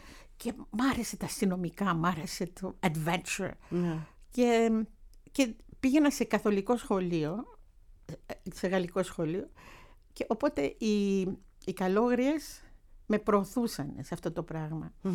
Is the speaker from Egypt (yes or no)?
yes; Suez, Egypt; Εγώ μεγάλωσα στο Σουέζ, ναι.